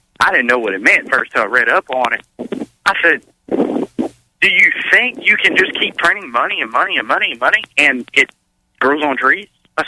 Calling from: Kinder, Louisiana, United States; Oh, Kinder, Louisiana, man.

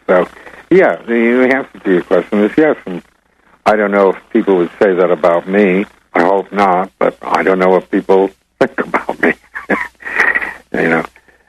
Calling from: England, United Kingdom; And I'm calling from England.

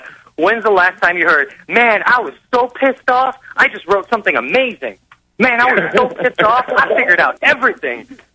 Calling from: Wisconsin, United States; I'm calling from Wisconsin

